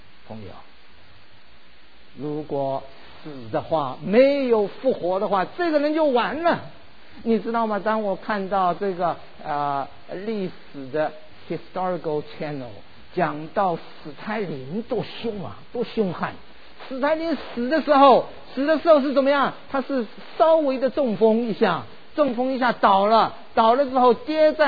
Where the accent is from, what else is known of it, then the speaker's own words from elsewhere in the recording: Shanghai, China; born there; also born or lived in Yancheng, Jiangsu; 我是生在上海，如果呢光荣一点的话，